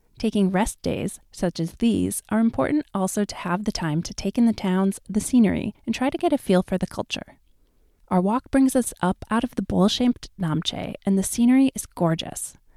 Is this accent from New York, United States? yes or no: yes; New York, United States; I'm a little taken aback by her frankness, and as a New Yorker, also a bit skeptical that she's just a cranky old lady.